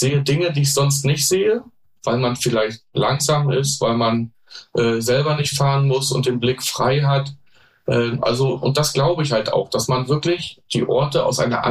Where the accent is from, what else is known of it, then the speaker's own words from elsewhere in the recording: Prerow, Mecklenburg-Vorpommern, Germany; Prerow mit meiner Heimat. Prerow ist ein sehr schöner Ort, aus meiner Sicht mit der schönsten Natur.